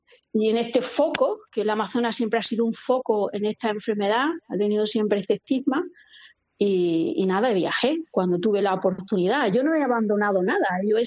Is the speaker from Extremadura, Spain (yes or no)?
yes; Guareña, Extremadura, Spain; Y respecto a lo de mi pueblo de Guareña, yo creo que eso es algo que es de la generosidad de ellos, ¿no?